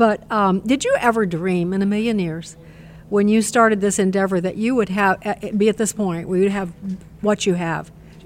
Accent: Illinois, United States; Abraham Lincoln especially, because I was from Illinois.

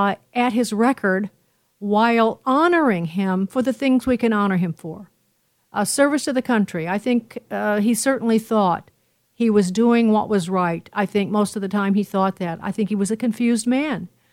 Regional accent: Illinois, United States; go into Illinois, my home state

